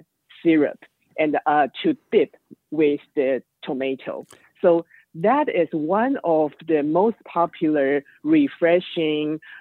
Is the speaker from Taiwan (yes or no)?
yes; Taiwan; English is a second language; now in United States; So I stopped introduce that we are actually from Taiwan.